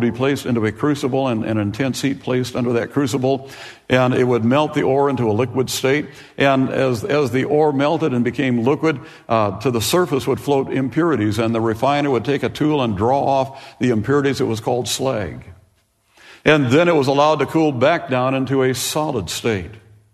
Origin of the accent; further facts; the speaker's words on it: Pekin, Illinois, United States; My hometown is a place called Pekin, Illinois, just outside of Peoria.